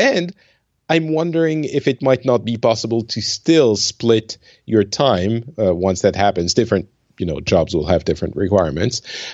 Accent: St. Louis, Missouri, United States; There you go. I'm definitely from the St. Louis area.

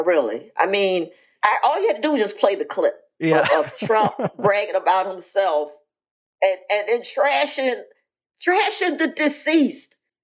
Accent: Philadelphia, Pennsylvania, United States; But Will's from Philly. I'm from Philly.

